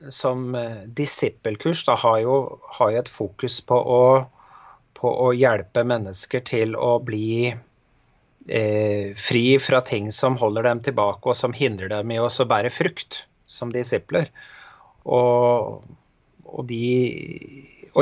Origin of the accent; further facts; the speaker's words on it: Bergen, Vestland, Norway; moved away; Da jeg flyttet fra Bergen for en del år siden, så merket jeg nok at det var et litt annet lynne her enn der jeg kom fra.